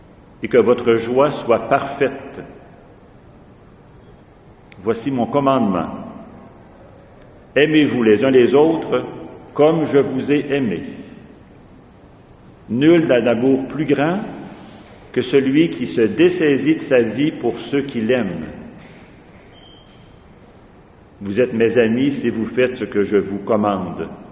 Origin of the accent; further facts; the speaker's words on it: Quebec, Canada; J'aime dire que je viens de la Beauce, parce que c'est le plus beau coin du pays.